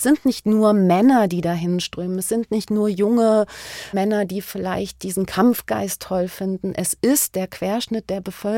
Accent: Lower Saxony, Germany; Und ich selber bin in der Mitte von Deutschland sozialisiert. Ich komme aus Niedersachsen in der Nähe von Göttingen und ich komme aus einer kleinen Stadt, wo es ein KZ gab.

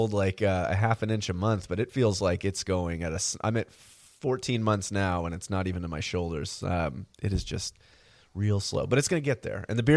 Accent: California, United States; And I'm from California.

